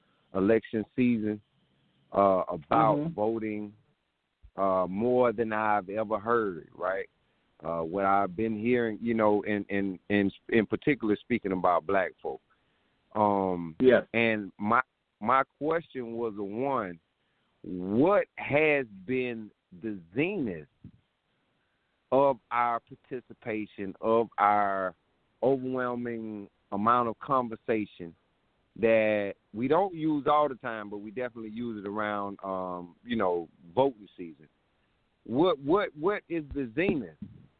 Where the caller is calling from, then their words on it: South Carolina, United States; I'm calling from South Carolina.